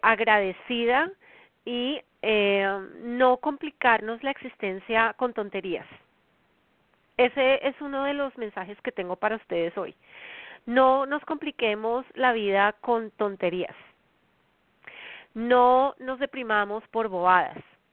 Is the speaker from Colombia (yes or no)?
yes; Colombia; now in United States; Son las 8 de la noche en mi país natal, Colombia